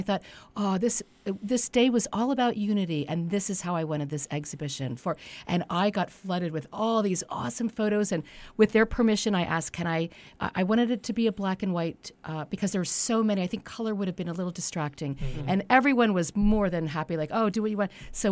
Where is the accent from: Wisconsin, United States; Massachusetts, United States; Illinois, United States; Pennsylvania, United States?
Pennsylvania, United States; Allentown; Well, actually, I am born and raised in Allentown, so my journey was actually going to Bethlehem, and now I'm back.